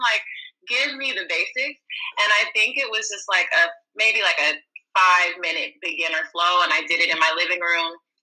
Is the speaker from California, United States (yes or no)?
yes; Long Beach, California, United States; I'm from Long Beach, California. I moved up here to the Bay Area in 2015